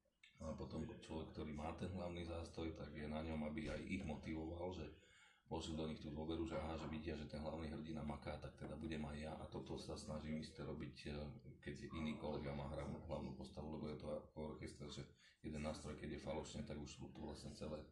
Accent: Trnava Region, Slovakia; pochádzam kúsok od Trnavy

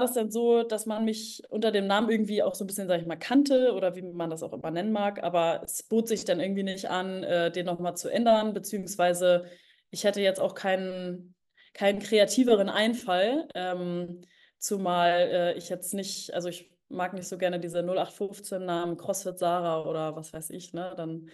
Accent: Hamburg, Germany; Ich bin eigentlich so im Osten von Hamburg groß geworden, so im ja, Bereich eigentlich Wandsbek

